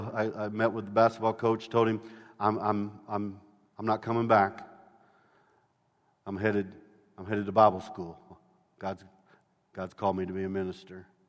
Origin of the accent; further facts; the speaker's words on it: Illinois, United States; I mean, I grew up in Illinois. In central Illinois, I'd go out in the winter and scoop the snow off the driveway just to shoot baskets.